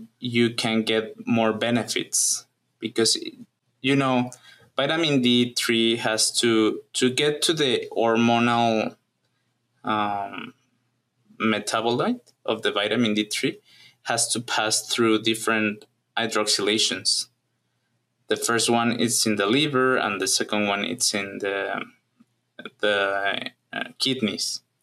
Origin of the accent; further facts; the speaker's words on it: Mexico; English is a second language; now in United States; I'm from Mexico, where I studied my undergraduate bachelor on veterinary medicine